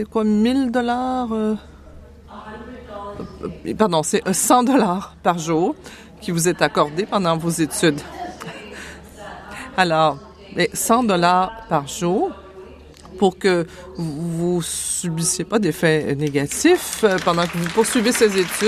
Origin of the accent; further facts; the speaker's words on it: Ontario, Canada; 2204. Je viens de l'Est de l'Ontario